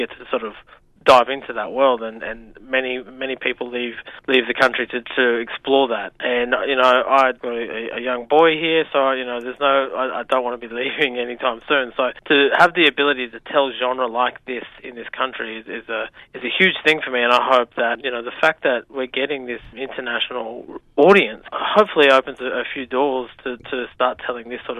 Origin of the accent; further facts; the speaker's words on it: New South Wales, Australia; Gamilaroi people, which is sort of northwest New South Wales, and I grew up outside of my country. I grew up in the Blue Mountains, about an hour out of Sydney or 2 hours out of Sydney.